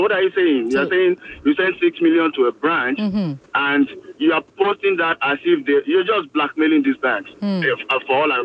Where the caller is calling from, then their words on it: Alberta, Canada; I'm joining from Alberta in Canada.